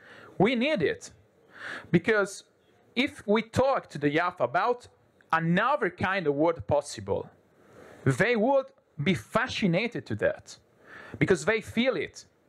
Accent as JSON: {"language": "English", "country": "Italy", "said": "I come from Italy, total disaster"}